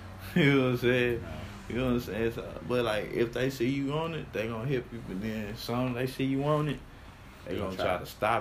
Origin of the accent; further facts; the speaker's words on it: United States; I'm from America. You know what I'm saying? Like, this is American history.